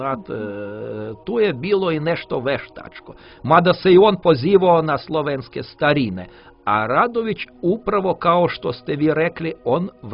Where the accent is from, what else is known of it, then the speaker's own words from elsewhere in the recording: Russia; Serbian is a second language; 80-ih godina to je bilo nešto čudno, možda ja kao Rus, možda sam mu više pažnje posvetio u to vrijeme